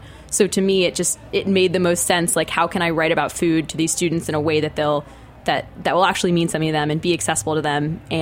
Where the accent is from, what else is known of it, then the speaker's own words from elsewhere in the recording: Dallas, Texas, United States; I'm from Dallas, Texas.